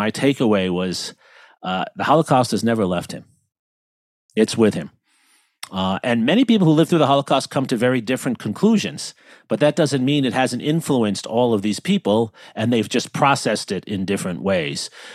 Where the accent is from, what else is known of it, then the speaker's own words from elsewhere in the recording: New York, United States; I had never gone to Washington Heights, even though I grew up in New York as a Jew.